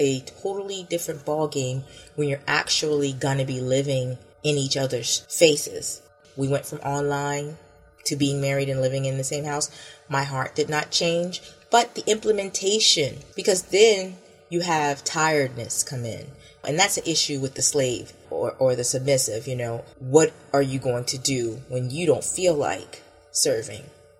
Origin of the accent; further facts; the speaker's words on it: Florida, United States; For instance, I'm from Florida